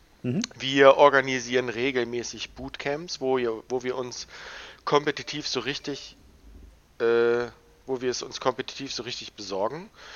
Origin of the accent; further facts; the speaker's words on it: Osterwald, Lower Saxony, Germany; ich komme aus Niedersachsen, aus dem schönen Osterwald, das liegt zwischen Hameln und Hildesheim.